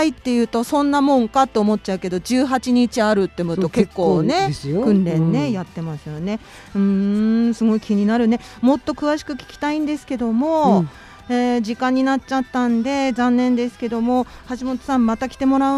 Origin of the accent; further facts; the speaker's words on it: Ibaraki, Japan; accent: Ibaraki dialect; これちょっと今うちらが言ってる茨城弁では想像できないかもしれないから